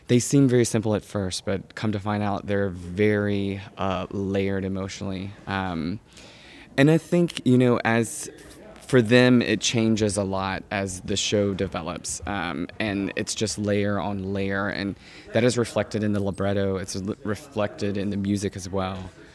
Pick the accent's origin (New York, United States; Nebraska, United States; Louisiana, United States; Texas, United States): Louisiana, United States; now in Washington, D.C., United States; I grew up in Louisiana, and actually grew up going to Angola to the prison rodeo every October as a child.